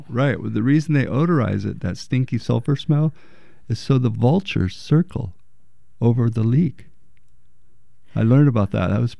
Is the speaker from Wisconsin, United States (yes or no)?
no; Roseburg, Oregon, United States; the timber industry, which is where I grew up in Roseburg